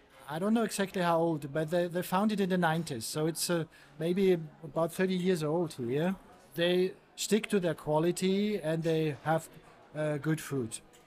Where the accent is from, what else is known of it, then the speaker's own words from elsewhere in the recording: Austria; moved away as an adult; also born or lived in Innsbruck / Vienna; now in Prague, Czech Republic; I was born in Austria, in the western part of Austria, actually in a small village surrounded by mountains. So I'm from the countryside, and I grew up there. And then I studied first in Innsbruck, which is a university town in the western part of Austria. And then I moved to Vienna. At the end of the 80s